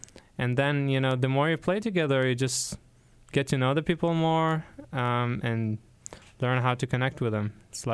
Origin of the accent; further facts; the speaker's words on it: Israel; now in United States; Yeah, born and raised.